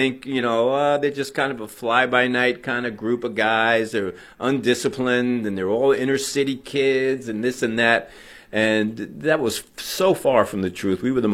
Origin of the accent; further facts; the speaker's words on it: Jersey City, New Jersey, United States; but I grew up in Jersey City, New Jersey, and I knew 10 guys like Al McGuire.